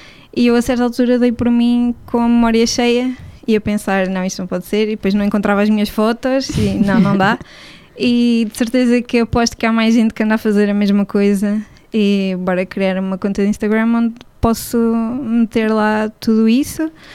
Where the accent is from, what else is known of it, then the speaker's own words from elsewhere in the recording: Aveiro, Centro, Portugal; now in Lisbon, Portugal; Sou de Aveiro